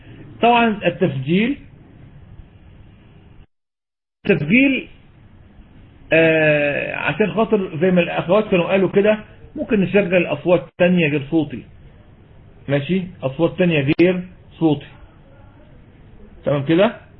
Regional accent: Egypt; عندنا في مصر

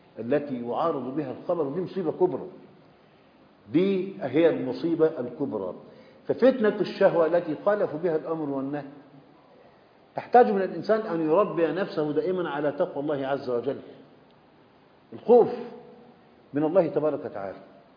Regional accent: Egypt; من عجب عندنا في مصر

